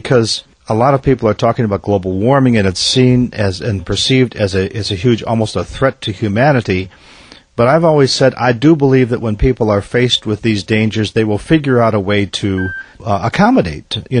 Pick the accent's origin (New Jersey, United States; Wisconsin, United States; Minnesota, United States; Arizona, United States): Minnesota, United States; I grew up in Minnesota, which is possibly almost as difficult as Shishmaref at many times because of the snow and the cold and the winters and 30 below and 40 below and 60 below.